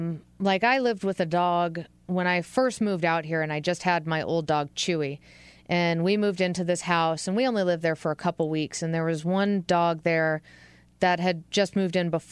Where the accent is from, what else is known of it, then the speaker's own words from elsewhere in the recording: East Coast, United States; I mean, out here, I'm from the East Coast, and our thing was ticks, which is an entirely different beast.